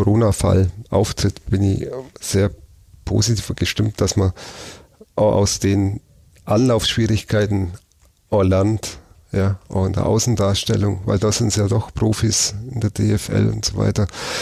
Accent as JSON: {"language": "German", "town": "Augsburg", "region": "Bavaria", "country": "Germany", "said": "Also in so einer Ausnahmesituation möchte ich nichts ausschließen, aber als Augsburger denke ich, sie bleiben drin, knapp."}